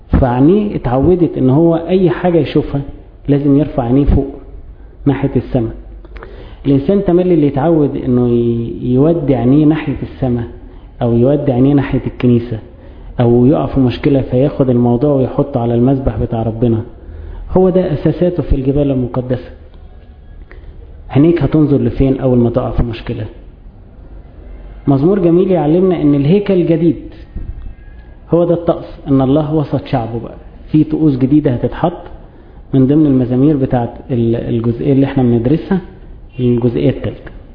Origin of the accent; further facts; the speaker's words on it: Egypt; يعني زي عندنا في مصر كده